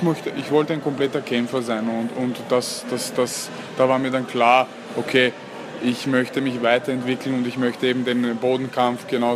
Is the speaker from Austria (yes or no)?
yes; Vienna, Austria; born there; bin 25 Jahre alt, geboren in Wien, gebürtig aus Serbien, also die Eltern.